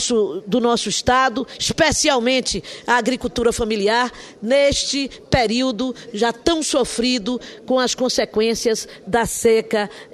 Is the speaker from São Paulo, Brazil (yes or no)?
no; Bahia, Brazil; e na minha terra, na Bahia.